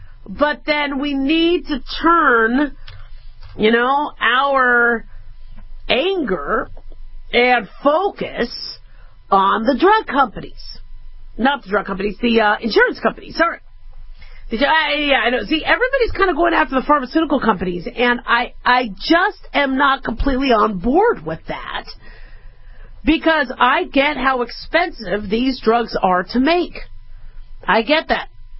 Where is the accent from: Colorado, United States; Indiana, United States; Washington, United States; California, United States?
California, United States; I mean, I remember growing up in California, you know, go see Cal.